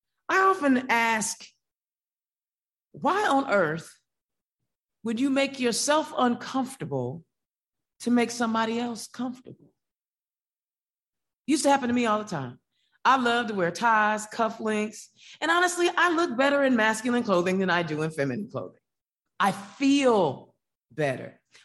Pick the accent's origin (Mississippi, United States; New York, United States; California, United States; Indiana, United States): Indiana, United States; Growing up in Indiana, there weren't a lot of Black folks on television